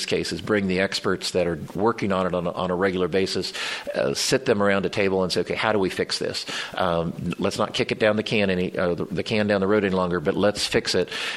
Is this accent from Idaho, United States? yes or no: no; Wichita, Kansas, United States; You know, again, I come from Wichita.